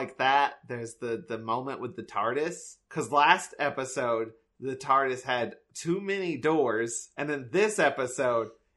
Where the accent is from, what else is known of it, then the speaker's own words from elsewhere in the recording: United States; I am American and dumb. … in this situation.